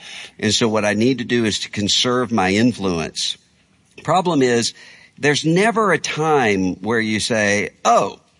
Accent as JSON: {"language": "English", "region": "Mississippi", "country": "United States", "said": "I'm from Mississippi, think about the Jim Crow era."}